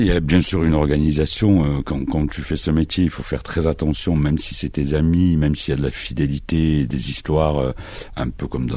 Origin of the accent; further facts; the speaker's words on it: Marseille, Provence-Alpes-Côte d'Azur, France; born there; Moi, je suis un fils d'immigré, je suis né à Marseille, mais je suis un fils d'immigré maghrébin